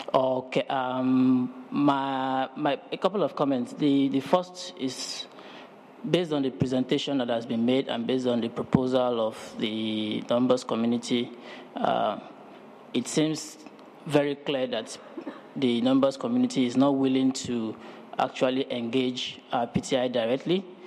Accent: Nigeria; I'm from Nigeria.

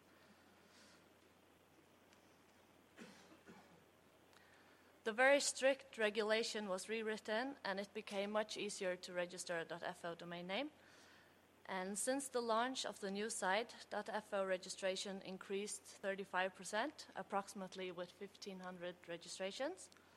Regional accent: Faroe Islands; and I'm from the Faroe Islands.

